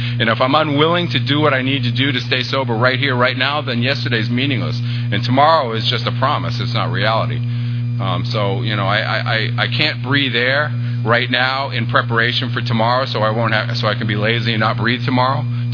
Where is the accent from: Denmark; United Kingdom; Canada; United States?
United States; Massachusetts; But so I grew up outside of Boston